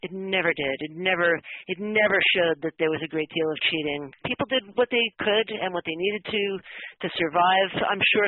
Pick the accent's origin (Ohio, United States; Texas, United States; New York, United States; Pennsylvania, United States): New York, United States; Brooklyn; And I grew up in Brooklyn, New York, and I thought I understood poverty there.